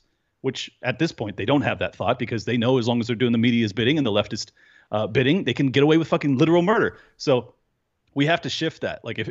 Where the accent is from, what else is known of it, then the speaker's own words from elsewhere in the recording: California, United States; Hey, respectfully, I'm yeah, Californian.